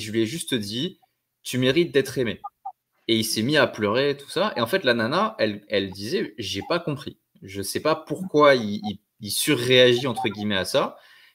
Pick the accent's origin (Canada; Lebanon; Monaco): Monaco; Du coup j'ai grandi à Monaco. Donc j'ai grandi dans un univers où la norme c'est d'être ultra riche et ultra superficiel